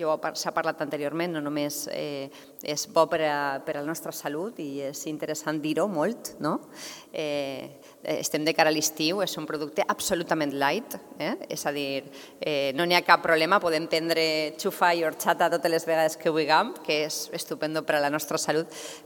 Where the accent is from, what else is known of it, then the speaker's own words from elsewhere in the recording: Valencian Community, Spain; defensar els arrels és el més important que podem fer com a valencians i valencianes.